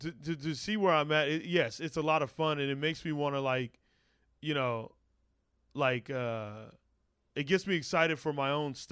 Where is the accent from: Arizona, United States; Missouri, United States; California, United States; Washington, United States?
Arizona, United States; I was like, oh, I'm from Arizona, man. You know, I'm originally from Arizona.